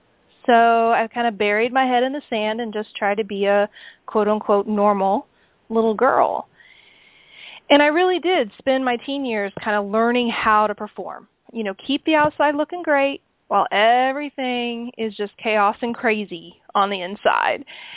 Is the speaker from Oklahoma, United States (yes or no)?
yes; Oklahoma, United States; My story really begins when I was 5 years old, middle-class kid, growing up in Oklahoma, acre out the back door.